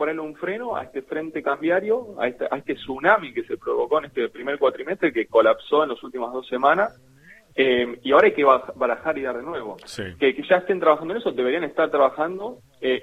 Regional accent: Argentina; nosotros mismos como argentinos y como ahorristas

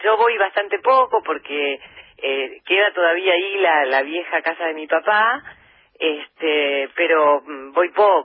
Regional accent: San Antonio de Areco, Buenos Aires Province, Argentina; San Antonio de Areco, nada, es mi cuna, yo viví ahí hasta los 17 años, después como muchos chicos de los lugares pequeños, nos vinimos a estudiar a Buenos Aires, y bueno, es el lugar que yo adoro

